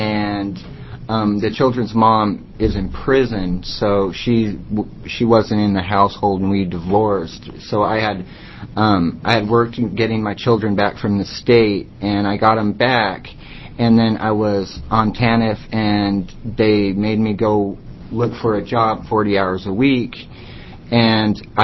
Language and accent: English; Portland, Oregon, United States; I'm from Portland, Oregon